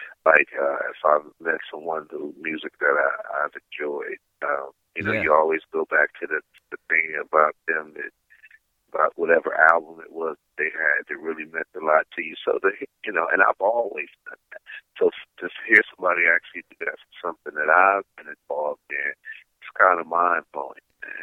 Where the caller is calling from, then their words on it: Los Angeles, California, United States; Yeah, I'm in L.A. Los Angeles.